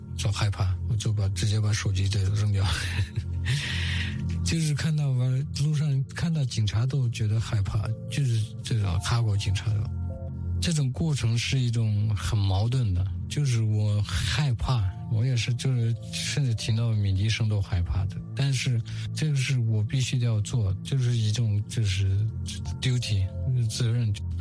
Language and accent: Chinese; Urumqi, Xinjiang, China; 我在乌鲁木齐长大，1984年生，然后我在新疆大学上的计算机科学。大学毕业之后，就是因为我们是哈萨克人